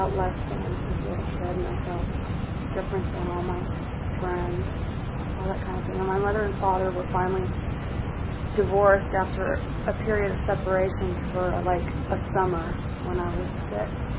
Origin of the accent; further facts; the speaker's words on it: New York City, New York, United States; born there; Well, like I said, I was born in Brooklyn, New York.